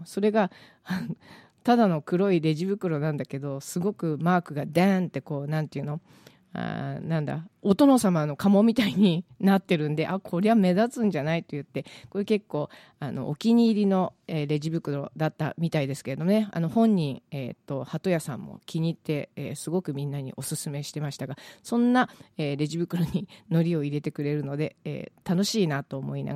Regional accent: Kanto, Japan; born there; は関東生まれなので

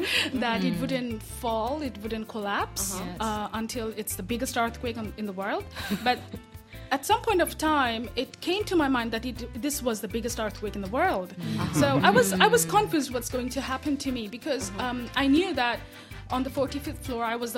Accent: Bangladesh; I'm from Bangladesh.

